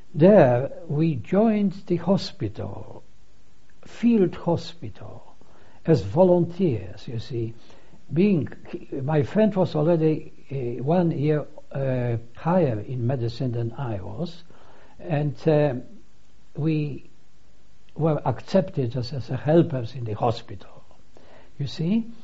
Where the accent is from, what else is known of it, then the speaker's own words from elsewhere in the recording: Lodz, Łódź Voivodeship, Poland; remember that we are from Lodz, and we are going towards Warsaw.